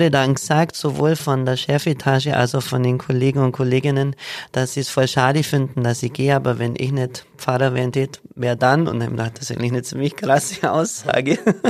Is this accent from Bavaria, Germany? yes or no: yes; Hawangen, Bavaria, Germany; in meiner Heimat, ein Dorf, das heißt Haarwangen im Unterallgäu. Ich liebe es.